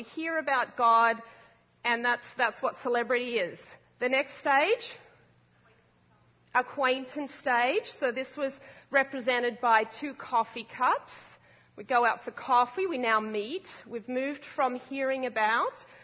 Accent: Australia; And 24 years ago, I grew up in Australia

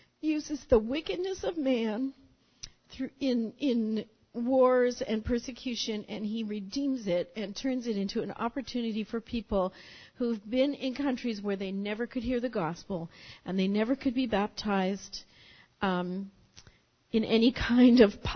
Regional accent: Hamilton, Ontario, Canada; in Hamilton, Ontario, and some of my heroes were the missionaries

